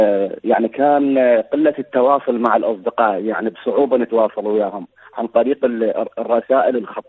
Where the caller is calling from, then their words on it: Maysan, Iraq; هو إحنا عندنا بالعراق يعني تكون مثلا عندنا بمحافظة ميسان البث يعني ما قاعد يعني بث ضعيف